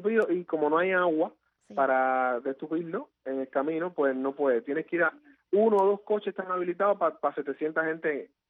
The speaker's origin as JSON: {"language": "Spanish", "country": "Cuba", "said": "todos somos cubanos"}